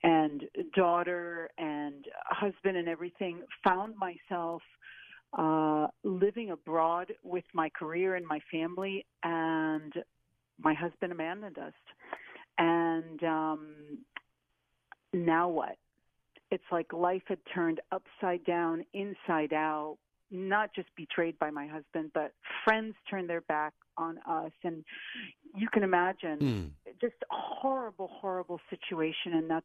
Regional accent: Florida, United States; also born or lived in Havana, Cuba; Well, I tell you, I was originally born in Havana, Cuba. So I was raised there in Florida with my family, and came to know the Lord when I was 18 years old.

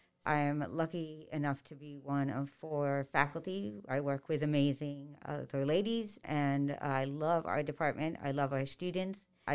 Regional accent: Long Island, New York, United States; So I am a native New Yorker. I grew up on Long Island.

